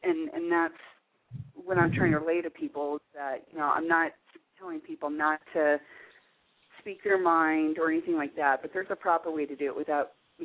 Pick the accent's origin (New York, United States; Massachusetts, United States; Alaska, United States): Alaska, United States; because I was from Alaska and people needed people from Alaska, I got treated very well.